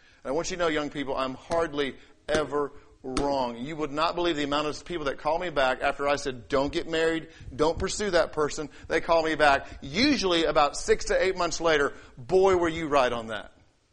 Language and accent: English; England, United Kingdom; when I was growing up in England, it was my job to put the chickens up at night.